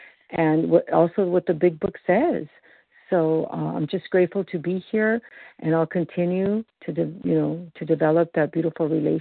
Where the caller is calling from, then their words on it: California, United States; I am calling from California.